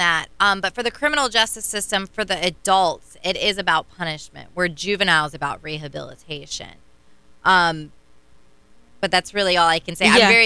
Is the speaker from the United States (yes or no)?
yes; Florida, United States; I'm from Brevard County. I love it here.